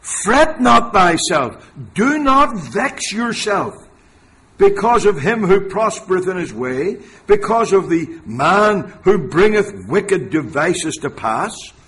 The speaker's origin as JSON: {"language": "English", "country": "Ireland", "said": "Because you see, I'm Irish. And the Irish are not known to be the most patient people in the world."}